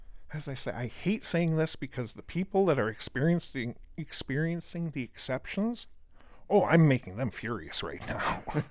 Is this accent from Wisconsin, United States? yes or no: yes; Wisconsin, United States; I grew up in Wisconsin, was born and raised in Wisconsin my whole life.